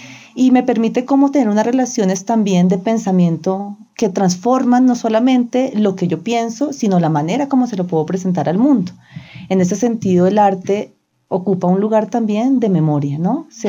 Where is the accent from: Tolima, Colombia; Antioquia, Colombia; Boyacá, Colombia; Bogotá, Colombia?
Bogotá, Colombia; Porque pues yo soy bogotana y la ciudad para mí es un referente importante.